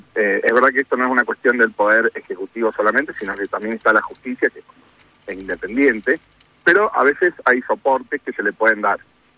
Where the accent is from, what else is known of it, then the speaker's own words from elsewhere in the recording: Argentina; Como argentino siempre tengo la esperanza de que todo mejore.